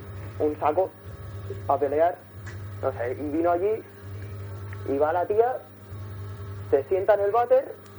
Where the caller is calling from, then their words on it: Burgos, Castile and León, Spain; Yo, de Burgos.